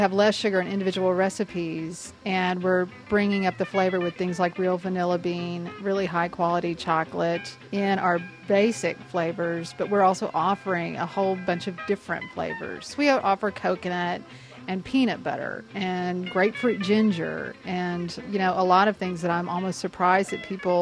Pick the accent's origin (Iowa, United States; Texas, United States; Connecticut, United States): Texas, United States; Houston; now in New York City, United States; I grew up in Houston, Texas, and now I live in Tribeca, New York City.